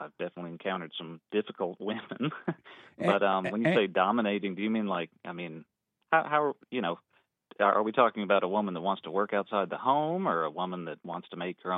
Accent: Alabama, United States; born there; I was born in Alabama, so since 1996.

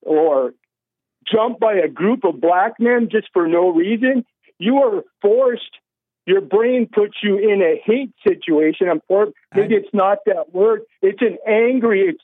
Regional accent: Minnesota, United States; also born or lived in Las Vegas; now in Arizona, United States; Hey, one thing, I grew up in Minnesota. I lived in Vegas for the last 20 years, and now I live in the desert west of Mojave Desert near the Grand Canyon.

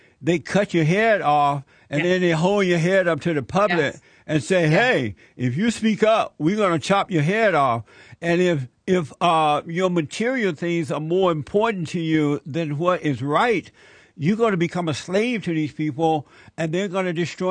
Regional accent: Alabama, United States; I grew up on a plantation in Alabama. I was born in Alabama. I was raised under the Jim Crow laws.

